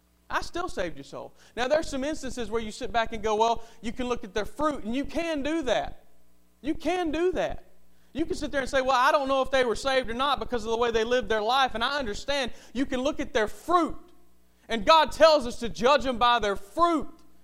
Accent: Millbrook, Alabama, United States; I grew up in a great church. I grew up in Victory Baptist Church in Millbrook, Alabama.

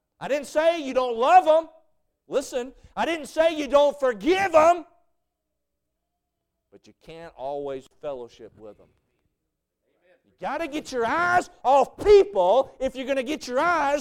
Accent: the South, United States; This is where you lose everybody, especially I'm a Southerner.

